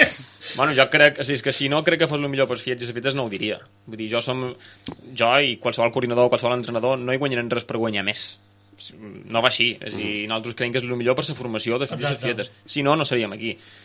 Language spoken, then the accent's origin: Catalan; Catalonia, Spain; also born or lived in Mallorca; Jo aquí a Menorca crec que hi ha un problema i no el podran solucionar perquè és per falta de gent. Vull dir, quan jo que venc de Catalunya i he estat a Mallorca